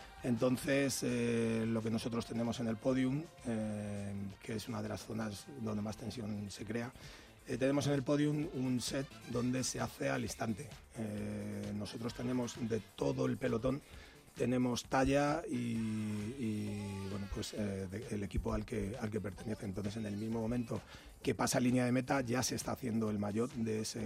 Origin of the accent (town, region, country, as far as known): Madrid, Community of Madrid, Spain